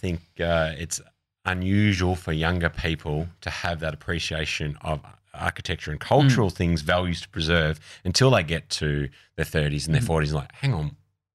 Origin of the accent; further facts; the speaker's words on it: Australia; I'm an Australian. I'm in London.